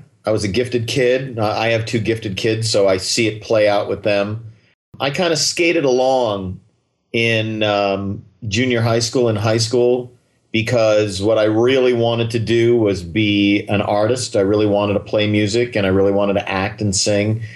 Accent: Westport, Connecticut, United States; also born or lived in Boston; But I grew up in New England. I was born in Boston. I'm a lifelong Red Sox fan. And I grew up and went to high school in Westport, Connecticut.

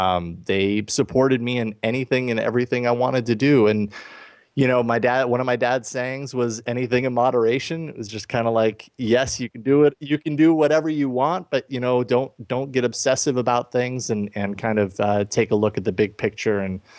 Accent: Boise, Idaho, United States; I grew up in Boise, Idaho. Went right into Boise State

